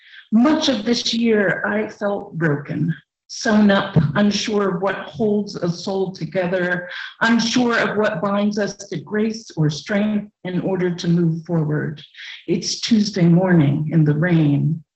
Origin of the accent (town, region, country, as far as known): New Jersey, United States; accent: East Coast